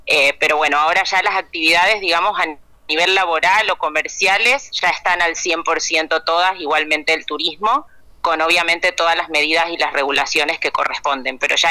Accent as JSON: {"language": "Spanish", "country": "Argentina", "said": "Como buenos argentinos, sí."}